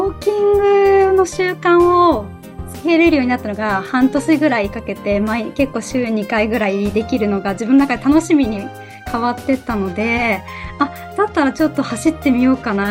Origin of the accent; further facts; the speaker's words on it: Tohoku, Japan; now in Tokyo, Japan; まあもしかしたら東北出身なのでそう思った。東京の冬はそんなに寒くないかもしれないですね。